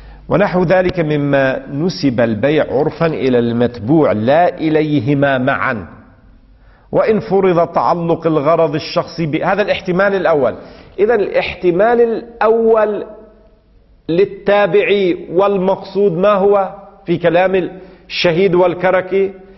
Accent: Lebanon; الحديقة الصغيرة التي تسمى عندنا في لبنان

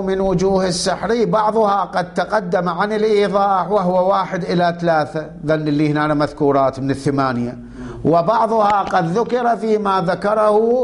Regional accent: Iraq; احنا عندنا بالعراق كان يقولوا له ملبس نوع من انواع الحلويات

